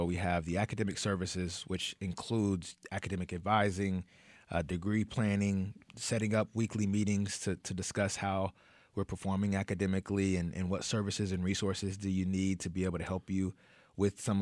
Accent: Dallas, Texas, United States; My family never lets me forget that I'm from Texas and that I grew up in Dallas.

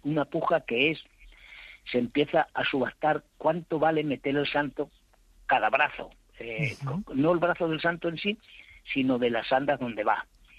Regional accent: Hinojal, Extremadura, Spain; now in Getafe, Spain; yo soy de Hinojal, nacido.

